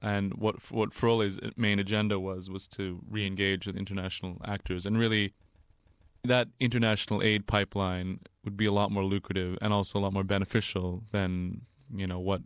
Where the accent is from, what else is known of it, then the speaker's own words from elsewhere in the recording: Toronto, Ontario, Canada; which was run by actually a former Somali cab driver from my hometown, Toronto